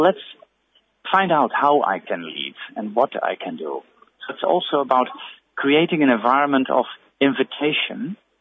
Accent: Netherlands; Well, I'm from Holland. I'm a Catholic

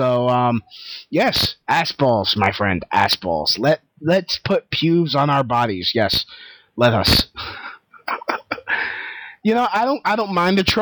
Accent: United States; Maybe because I'm an American, I really couldn't give a shit.

